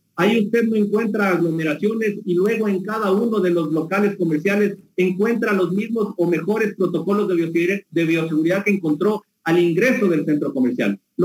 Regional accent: Quito, Pichincha, Ecuador

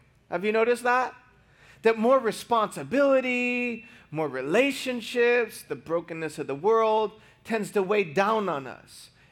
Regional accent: Michigan, United States; I grew up in Michigan, where like in June, it's warm. It's like the one month of the year you want to live in Michigan.

